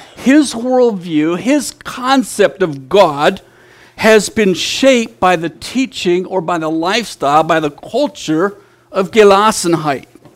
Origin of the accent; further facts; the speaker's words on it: United States; first language Pennsylvania Dutch; I do have the advantage of having had Pennsylvania Dutch as my mother tongue. And so even though it's quite different from German, it does give me maybe just a little slight edge to it.